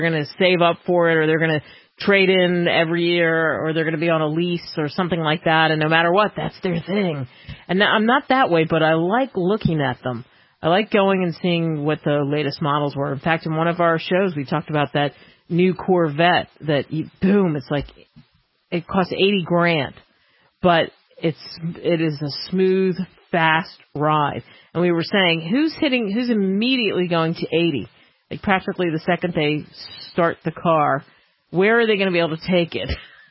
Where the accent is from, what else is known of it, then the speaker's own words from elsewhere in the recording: New Jersey, United States; I grew up in Jersey, and on the boardwalk, that's all you saw, funnel cakes.